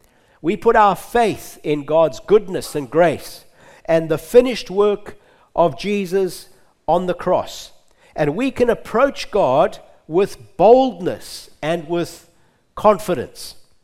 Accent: Zimbabwe; accent: Zimbabwean; And I haven't lost my Zimbabwe accent, and thank goodness I haven't lost all my hair yet.

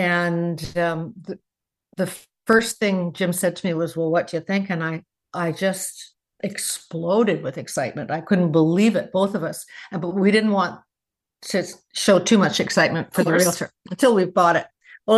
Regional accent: Ontario, Canada; We're both Canadians. Jim from the prairies and I'm from the East Coast, or Central Ontario.

